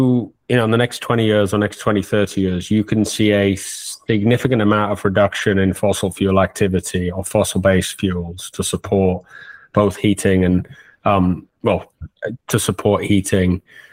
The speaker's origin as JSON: {"language": "English", "town": "Newcastle", "region": "North East England", "country": "United Kingdom", "tie": "born or raised there", "also_born_or_lived": "Edinburgh", "said": "I was actually born and raised in Newcastle, England. I then went and did a postgrad in Edinburgh, but I've been in and around the Northeast pretty much the first 23, 24 years of my life. So born and raised in Newcastle, England."}